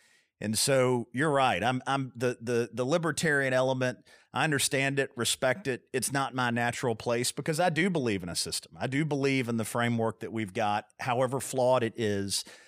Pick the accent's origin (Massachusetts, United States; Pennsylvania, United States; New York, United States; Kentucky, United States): Kentucky, United States; And so I came from Meade County, Kentucky, the son of a 16-year-old mother and a tobacco farmer father.